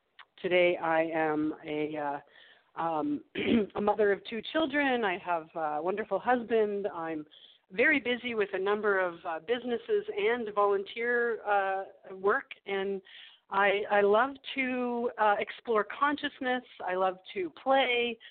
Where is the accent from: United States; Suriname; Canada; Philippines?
Canada; Ontario; I grew up in Canada, in Northern Ontario, small town that felt big because Thunder Bay is a bigger town amongst a bunch of small towns. I lived in a world where it was very cold all winter and hot in the summer